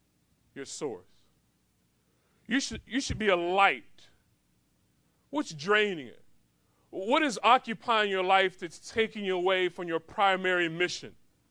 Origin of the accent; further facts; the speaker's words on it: Florida, United States; Because I'm from Florida and lakes everywhere, so we ski.